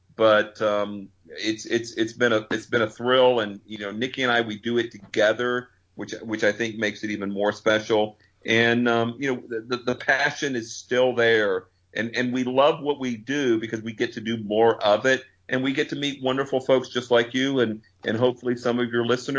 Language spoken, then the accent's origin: English; Florida, United States; By the way, I grew up in the Panhandle. I actually went to college 2 hours from New Orleans, so I'm very familiar with that weather in the summer.